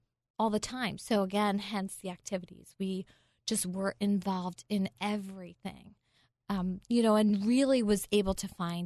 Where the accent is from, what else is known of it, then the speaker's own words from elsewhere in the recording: Gwynedd Valley, Pennsylvania, United States; I grew up in the suburbs of Pennsylvania, Philadelphia, so the Bluebell, Gwynedd Valley area. I was one of three children.